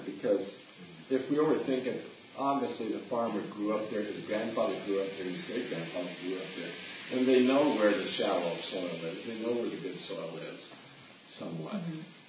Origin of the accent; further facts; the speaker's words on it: Missouri, United States; We're from Missouri and the rocks are here.